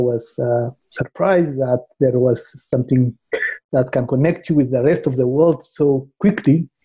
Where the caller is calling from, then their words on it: Addis Ababa, Ethiopia; I'm joining you from Addis Ababa, Ethiopia, from a very cold weather, very surprisingly.